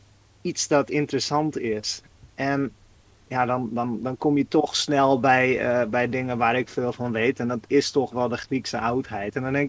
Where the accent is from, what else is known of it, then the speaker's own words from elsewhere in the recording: Netherlands; als Nederlander